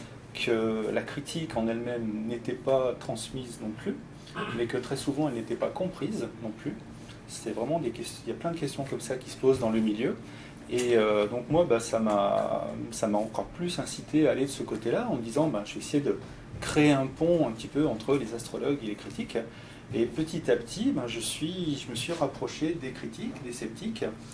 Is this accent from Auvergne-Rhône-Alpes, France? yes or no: yes; Lyon, Auvergne-Rhône-Alpes, France; je viens de Lyon.